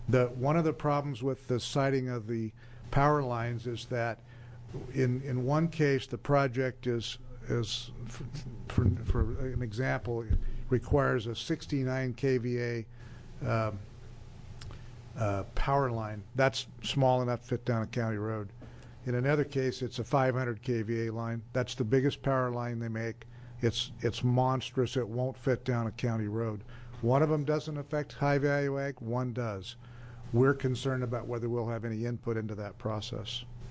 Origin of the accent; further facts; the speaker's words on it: Echo, Oregon, United States; I'm from Echo, Oregon.